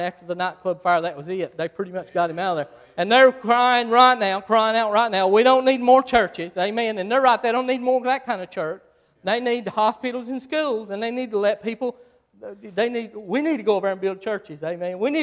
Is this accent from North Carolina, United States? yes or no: yes; Asheville, North Carolina, United States; And I'm just an old mountain preacher. I'm a hillbilly from Asheville, North Carolina.